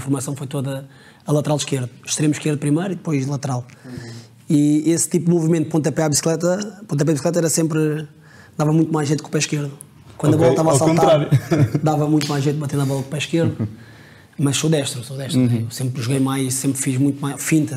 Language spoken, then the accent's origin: Portuguese; Lisbon, Portugal; eu nasci e cresci num bairro típico lisboeta, em Campo de Ourique, Rua dos Sete Moinhos.